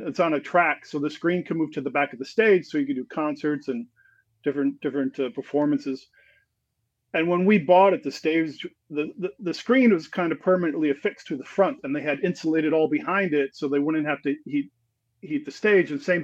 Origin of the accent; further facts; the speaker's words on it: Oconomowoc, Wisconsin, United States; moved away as an adult; also born or lived in New York; I grew up in Oconomowoc, and when I was, I think 19, I moved out to New York, where I had an older sister